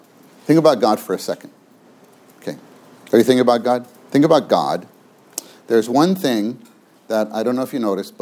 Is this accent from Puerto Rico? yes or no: yes; Ponce, Puerto Rico; Yeah, I'm not from Umacao. My family's from Ponce. You ever hear of Ponce?